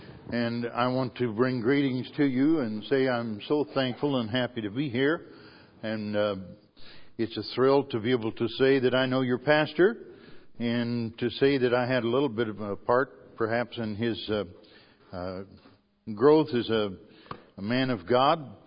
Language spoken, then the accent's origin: English; Ohio, United States; moved away; We're actually both from Ohio. We were transplanted up here long enough ago to where we root for the Tigers.